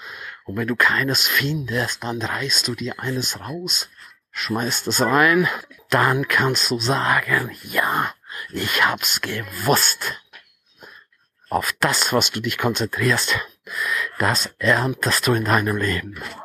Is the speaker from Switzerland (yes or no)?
yes; St. Moritz, Graubünden, Switzerland; Ich bin ein absoluter Fan von St. Moritz. Nicht nur, weil ich da aufgewachsen bin. Nicht nur, weil das meine Heimat ist.